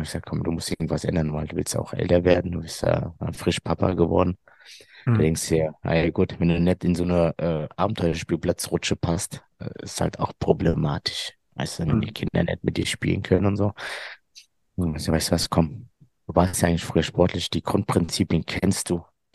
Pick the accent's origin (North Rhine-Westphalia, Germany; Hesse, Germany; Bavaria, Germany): Hesse, Germany; accent: Frankfurt dialect; Ich bin 38 Jahre alt, komme aus dem Raum Frankfurt, wie man an dem Dialekt raushören kann.